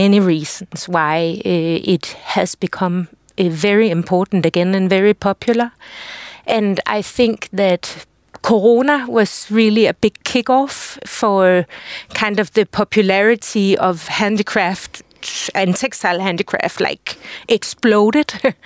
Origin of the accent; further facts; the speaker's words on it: Denmark; now in Helsinki, Finland; Yeah, I'm from Denmark. And I fell in love with Helsinki 13 years ago during an Erasmus stay in Aalto University